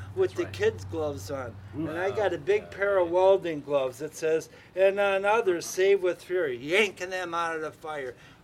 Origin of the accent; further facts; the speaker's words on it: Chicago, Illinois, United States; I'm used to living in a big city, so that's... I mean, that's 750,000 people. I'm from Chicago.